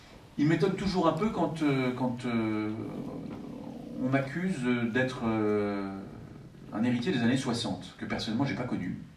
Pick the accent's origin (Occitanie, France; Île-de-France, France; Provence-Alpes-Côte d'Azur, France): Île-de-France, France; Paris; parce que je suis parisien au départ, j'en suis désolé